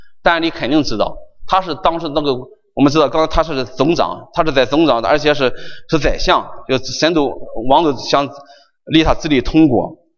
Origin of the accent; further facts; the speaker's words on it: China; 我中国人经常有时候说这个